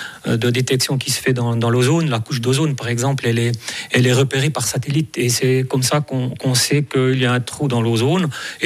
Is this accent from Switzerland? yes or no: yes; Switzerland; je suis un petit Suisse qui vient voir vos grandes fusées décoller.